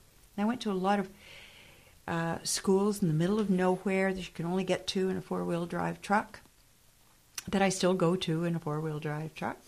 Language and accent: English; Ottawa, Ontario, Canada; And I thought, well, I'm Canadian. I'm from Ottawa. How cold can it be?